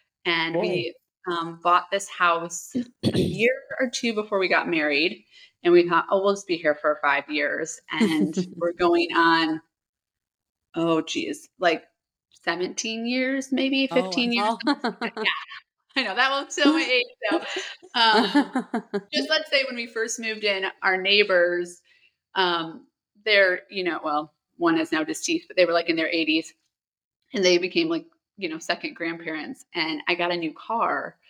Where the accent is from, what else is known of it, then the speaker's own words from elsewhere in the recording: Ohio, United States; Yes, I was born and raised in Ohio, Northwest Ohio. I grew up on a farm up.